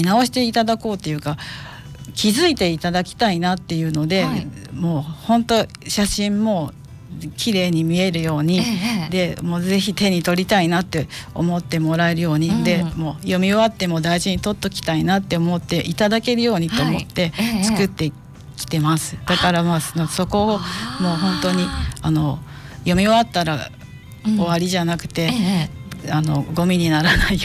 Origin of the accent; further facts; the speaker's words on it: Osaka, Japan; moved away as an adult; 大阪で生まれ育って。